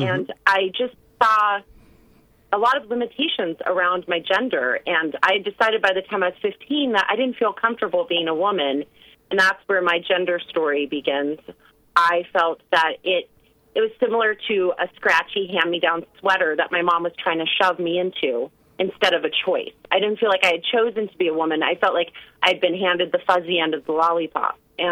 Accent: California, United States; I grew up in California. I was a child on a really big farm, so I lived in a very isolated rural environment, and I didn't have any neighbors or siblings

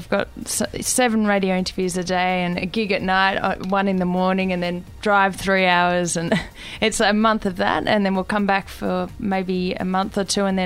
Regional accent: Australia; Being Australian helps as well.

